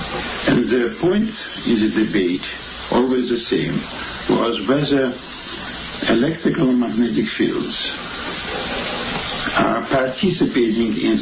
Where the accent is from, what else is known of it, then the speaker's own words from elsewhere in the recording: Russia; moved away as an adult; At that time, I came from Russia just after I obtained my medical degree.